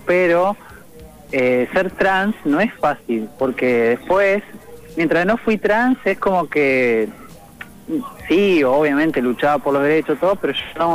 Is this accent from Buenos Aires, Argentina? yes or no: no; Caleufú, La Pampa, Argentina; born there; Sí, aparte yo nací en Calofú, la Pampa.